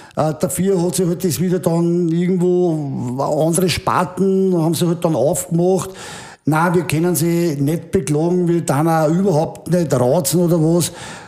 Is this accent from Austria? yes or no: yes; Lower Austria, Austria; das Waldviertel für mich ist einfach meine Heimat